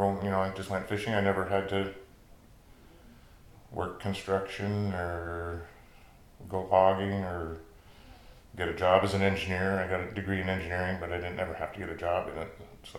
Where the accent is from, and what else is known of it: Portland, Oregon, United States; born or raised there; moved away as an adult; also born or lived in Washington